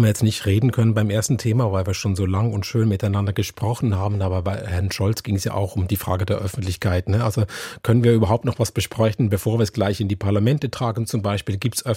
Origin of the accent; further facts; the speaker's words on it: Switzerland; Ich komme aus der Schweiz, da gibt es seit 70 Jahren oder noch länger eine große Koalition